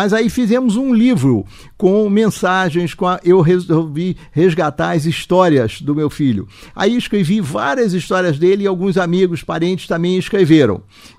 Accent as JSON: {"language": "Portuguese", "region": "Rio de Janeiro", "country": "Brazil", "tie": "born or raised there", "said": "Tem todas as histórias da minha juventude no Rio de Janeiro."}